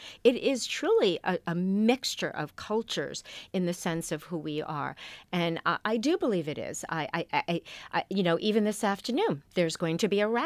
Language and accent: English; New York City, New York, United States; also born or lived in Los Angeles; I mean, I grew up in New York City. I lived in L.A.